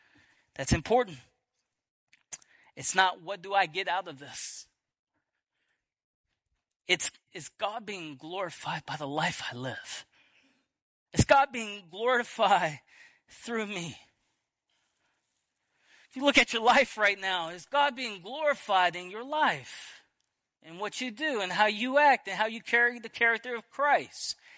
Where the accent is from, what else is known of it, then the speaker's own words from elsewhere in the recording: Dulac, Louisiana, United States; I grew up in Bayou Grand Cayou, the Dulac area. And I always tell people I grew up in what was known as the Assembly of Bapticostalic.